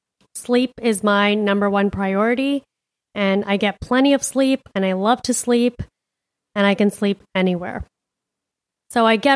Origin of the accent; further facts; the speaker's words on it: Miami, Florida, United States; You know, I'm a city girl. I'm from Miami. We can drive through dicey neighborhoods, you know, hear some gunshots, but mountains?